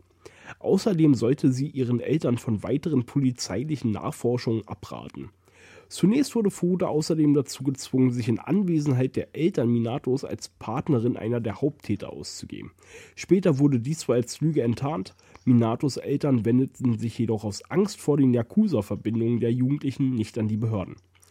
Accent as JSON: {"language": "German", "country": "Germany", "tie": "born or raised there", "said": "ich bin froh, dass ich in Deutschland groß geworden bin. Mm. Und nicht in Gazastreifen."}